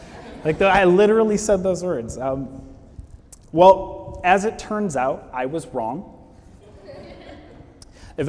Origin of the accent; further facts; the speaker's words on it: Michigan, United States; I'm from Michigan. That's right. I got some fellow Michiganders here.